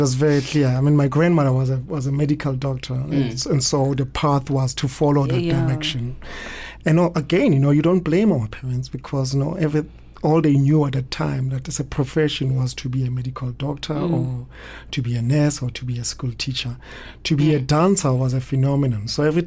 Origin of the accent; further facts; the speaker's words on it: Soweto, Gauteng, South Africa; I was born in Soweto in Orlando East, and I grew up quite close to a hostel which housed migrant workers who were coming from different parts of South Africa.